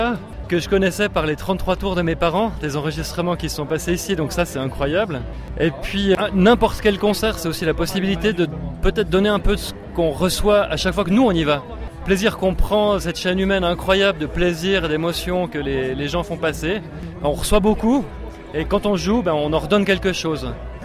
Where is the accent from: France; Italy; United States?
France; moved away as an adult; now in Switzerland; parce que j'habite en Suisse depuis 17 ans, je suis français.